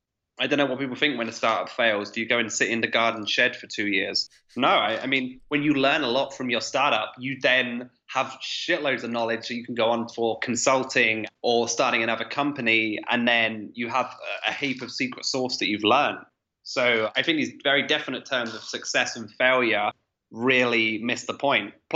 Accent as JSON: {"language": "English", "region": "England", "country": "United Kingdom", "said": "I'm English. I spoke in English."}